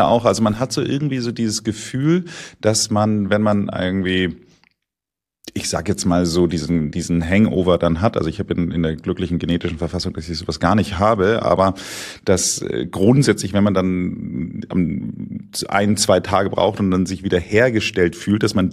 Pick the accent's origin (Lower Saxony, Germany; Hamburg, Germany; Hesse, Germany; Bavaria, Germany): Hamburg, Germany; Also ich bin im Vorort von Hamburg groß geworden